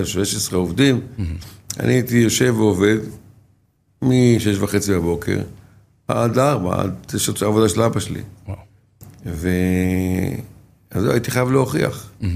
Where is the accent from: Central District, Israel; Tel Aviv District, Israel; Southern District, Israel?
Tel Aviv District, Israel; Ramat Gan; גדלתי ברמת גן, תל גנים.